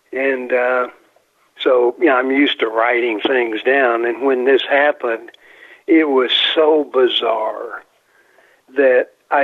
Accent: Nashville, Tennessee, United States; Sometimes I'm from Nashville, and I don't know if you're familiar with the Bell Witch.

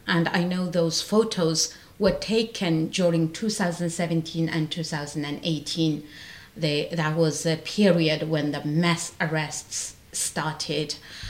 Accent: Ghulja, Xinjiang, China; moved away; that I was in Gulja, in my hometown, in February 1997.

